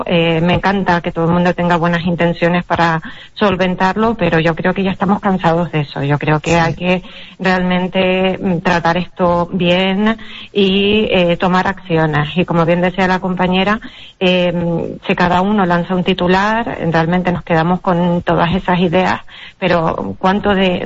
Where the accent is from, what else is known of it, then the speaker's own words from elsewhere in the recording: San Cristóbal de La Laguna, Canary Islands, Spain; soy lagunera de pura cepa y me voy de visitante a Fuerteventura, pero sigo siendo canaria y sigo estando en mi tierra